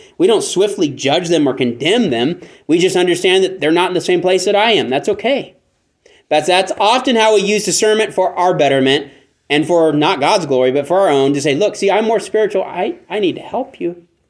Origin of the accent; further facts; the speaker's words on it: California, United States; So when I grew up in California, there was a park right behind us.